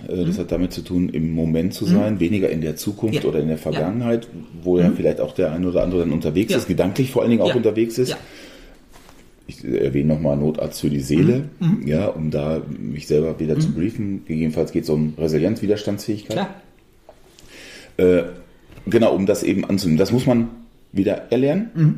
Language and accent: German; North Rhine-Westphalia, Germany; Ich bin auch ein Kind des Ruhrgebiets.